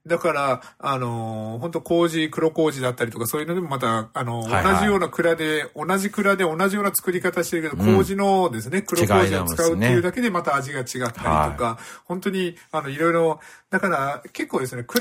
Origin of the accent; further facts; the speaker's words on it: Hakata, Fukuoka, Japan; 最初僕もそうなんですよ。博多で育ったので、